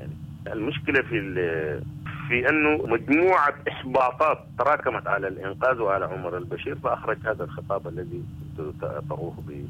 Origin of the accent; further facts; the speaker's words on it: Sudan; نحن كشعب سوداني